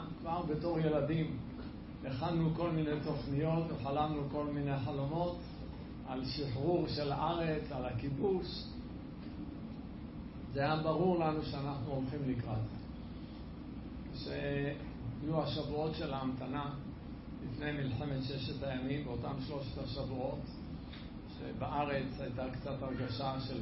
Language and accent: Hebrew; Jerusalem, Jerusalem District, Israel; אבל גדלנו בירושלים עם המון המון ציפיות.